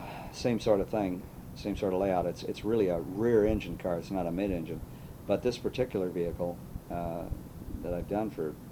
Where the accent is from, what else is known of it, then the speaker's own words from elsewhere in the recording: California, United States; I detest winter with a passion, not because I'm from California, but I just don't like cold weather.